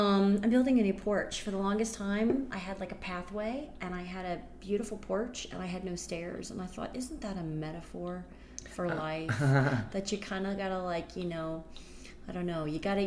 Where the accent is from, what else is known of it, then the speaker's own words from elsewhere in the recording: Tennessee, United States; growing up in Tennessee, we had a number of lakes, and they were much steadier and more glass-like than Lake Michigan.